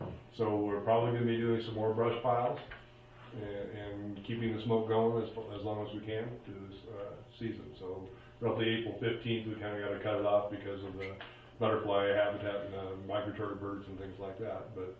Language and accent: English; Oregon, United States; I grew up in the Mount Hood area with warm Chinook winds blowing down the gorge, and you could have 2 feet of snow disappear overnight.